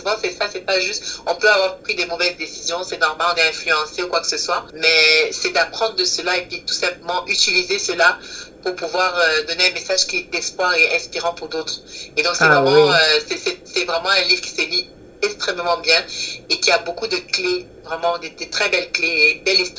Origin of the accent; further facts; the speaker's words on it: Cameroon; Je suis originaire du Cameroun.